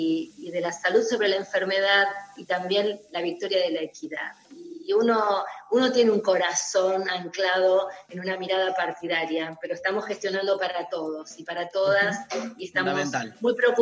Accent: Rosario, Santa Fe, Argentina; yo soy una rosarina. Ustedes saben que los rosarinos nos definimos como rosarinos.

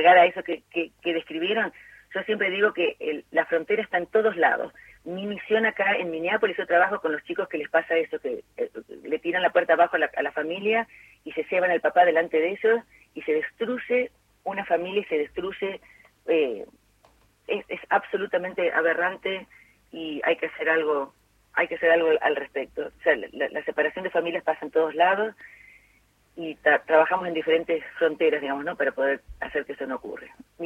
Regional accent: Alcorta, Santa Fe, Argentina; Sí, señora, las dos somos santafesinas. Sí, soy de Alcorta.

